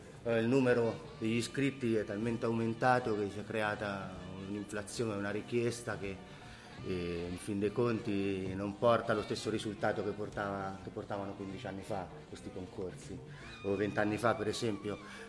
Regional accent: Perugia, Umbria, Italy; la provenienza dal sud incide, un fattore di sangue, no? A me piace crederlo, no? Anche se in realtà io sono cresciuto qui a Perugia, anche se l'educazione che ricevi è importante, ho ricevuto un'educazione al 100% meridionale

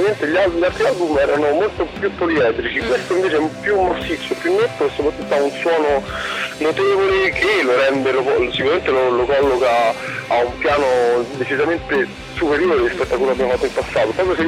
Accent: Rome, Lazio, Italy; essendo romano

